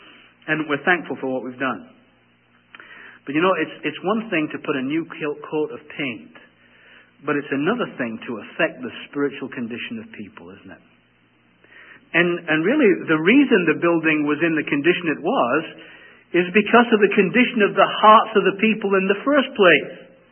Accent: England, United Kingdom; maybe because I'm an Englishman

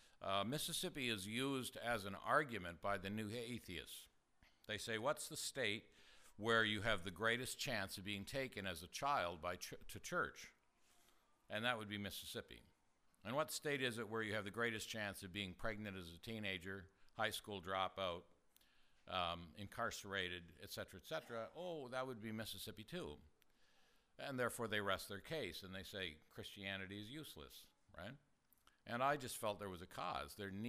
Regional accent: Ontario, Canada; also born or lived in Michigan, United States; now in United States; the fact is that we grew up in the Deep South. That's southern Ontario in Canada.

